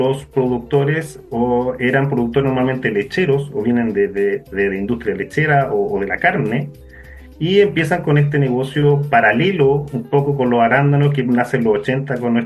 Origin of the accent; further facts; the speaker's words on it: Santiago, Santiago Metropolitan Region, Chile; Yo soy de Santiago, llevo ya casi 15 años en el sur. La decisión de llegar a vivir al sur fue una decisión personal por calidad de vida.